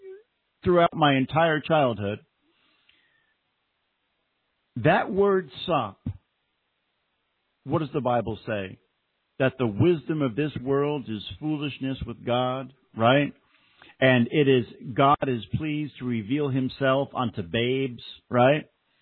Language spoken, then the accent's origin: English; New Jersey, United States; When I was a teenager, I had a bunch of Italian friends growing up in New Jersey.